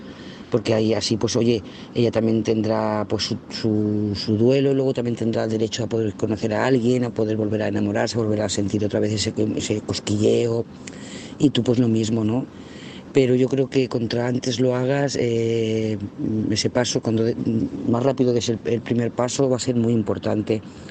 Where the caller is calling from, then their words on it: Lloret de Mar, Catalonia, Spain; de Lloret de Mar.